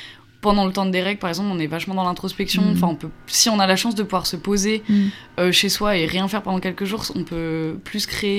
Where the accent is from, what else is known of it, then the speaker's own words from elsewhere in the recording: Grenoble, Auvergne-Rhône-Alpes, France; born there; Oui, parce que je suis née à Grenoble, mais j'ai pas habité en fait à Grenoble.